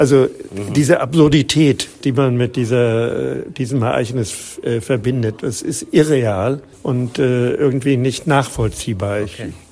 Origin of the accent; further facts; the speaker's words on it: Hamburg, Germany; Ich bin geboren im Dezember 1931 in Hamburg geboren, bin in Wandsbek groß geworden und bin in Wandsbek auch eingeschult worden 1938 und bin da im Kriege auch gewesen in Wandsbek